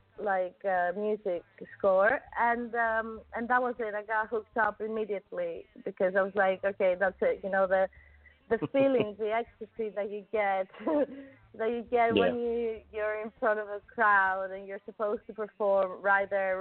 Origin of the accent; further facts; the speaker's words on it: Greece; I was born in Greece, and I was raised in Greece. I'm Greek, really, but I have a Canadian nationality because my parents were, and my brother and my sister were in Canada.